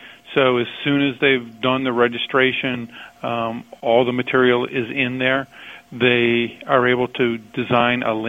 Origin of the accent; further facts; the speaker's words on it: New Hampshire, United States; Again, I told you I was from New Hampshire